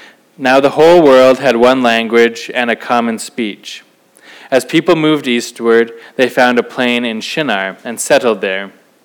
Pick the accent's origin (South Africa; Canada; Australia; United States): Canada; they sometimes assume that as a Canadian, you speak at least two languages, English and French